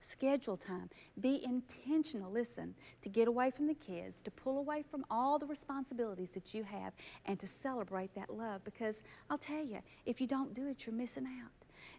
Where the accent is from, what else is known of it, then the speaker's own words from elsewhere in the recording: Texas, United States; And girls, we're from Texas. We like country music, okay? We like